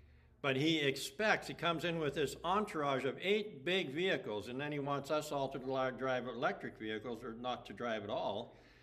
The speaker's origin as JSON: {"language": "English", "region": "Ontario", "country": "Canada", "tie": "born or raised there", "said": "When I was a child, I remember that on Sundays, I grew up in Ontario"}